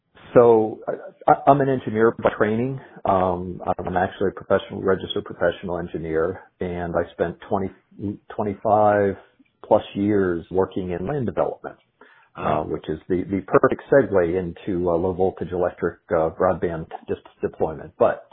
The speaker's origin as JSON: {"language": "English", "region": "Pennsylvania", "country": "United States", "also_born_or_lived": "Maryland", "said": "I am not. I'm actually from Pennsylvania. My wife and I moved to Maryland in 2017 when she took a job locally"}